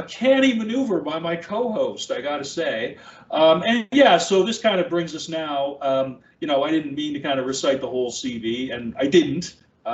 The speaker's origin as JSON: {"language": "English", "town": "Fredericton", "region": "New Brunswick", "country": "Canada", "tie": "born or raised there", "moved": "as an adult", "said": "I'm originally from Fredericton, New Brunswick. Now I'm just saying the things that I would just tell anybody, So grew up in Fredericton, lived there till I was almost 30."}